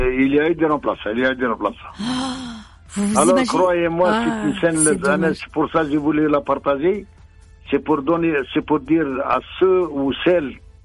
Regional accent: Guadeloupe, France; parce que je suis de la Guadeloupe

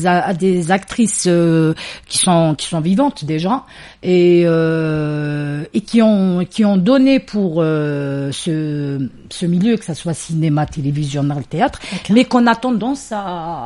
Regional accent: Algiers, Algiers Province, Algeria; je suis née à Alger, j'ai grandi à Alger. N'hadar taqbaylit goukham

